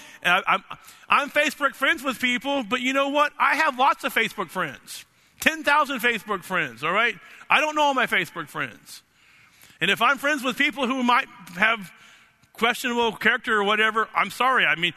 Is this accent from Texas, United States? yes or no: yes; Dallas, Texas, United States; I've been to Dallas a lot of times. We're from Dallas originally.